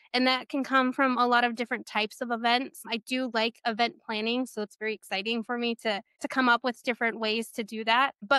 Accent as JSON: {"language": "English", "town": "Silver City", "region": "New Mexico", "country": "United States", "tie": "born or raised there", "said": "Yes. I grew up in Silver City, New Mexico."}